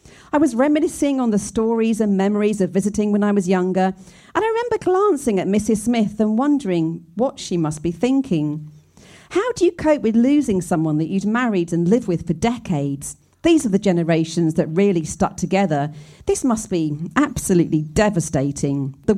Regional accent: Scotland, United Kingdom; I grew up in Scotland in a small cul-de-sac

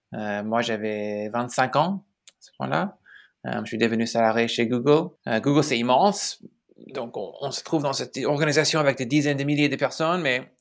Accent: Chicago, Illinois, United States; born there; French is a second language; je suis né à Chicago, donc je suis un Américain.

